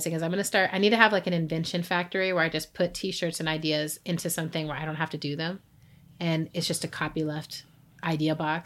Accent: Texas, United States; born there; I was born in Texas and all my people from Carolina, sonny.

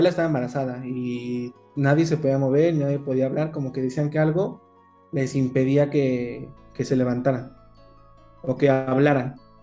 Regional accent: Tlaxcala, Mexico; porque ellos venían de Tlaxcala, que es donde es mi pueblo, ¿no?

